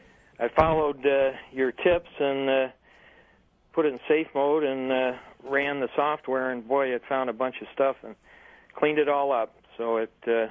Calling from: Greece, New York, United States

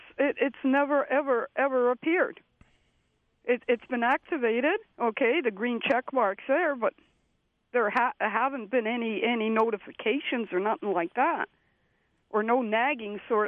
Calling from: Oshawa, Ontario, Canada; Hi, Oshawa, guys.

